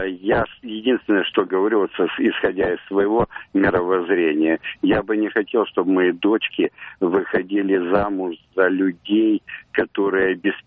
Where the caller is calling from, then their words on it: Moscow, Russia; я из Москвы.